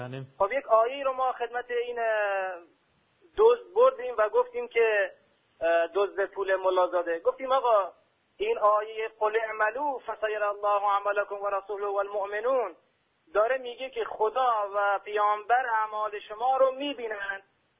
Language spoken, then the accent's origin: Persian; Ahvaz, Khuzestan, Iran; از اهواز هستم